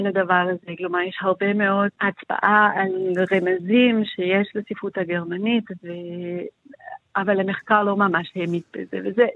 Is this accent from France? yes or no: no; Southwest Germany, Germany; Hebrew is a second language; now in Israel; כן, מגרמניה, מדרום גרמניה, דרום מערב גרמניה.